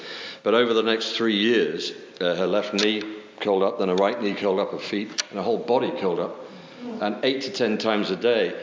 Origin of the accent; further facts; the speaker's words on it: England, United Kingdom; but I'm a cradle Anglican, obviously, being a Brit. We were raised in the church. My dad was church warden.